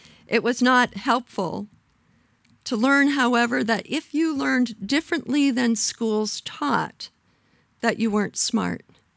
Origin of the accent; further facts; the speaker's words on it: Waterville, Maine, United States; I grew up in Waterville, Maine, where I worshiped at St. Mark's Episcopal Church, but attended Mount Mercy Academy, the local Catholic school.